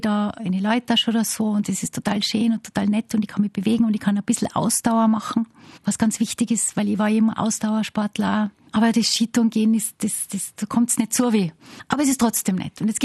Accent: Zürs, Vorarlberg, Austria; ich bin ja in Zürs am Arlberg aufgewachsen und bin mit 3 Jahren auf die Ski gestanden.

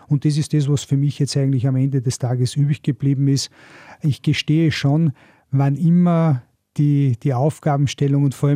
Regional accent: Burgenland, Austria; weil es eher untypisch ist, dass ein Südburgenländer in Salzburg in einer Gemeinde Bürgermeister werden kann.

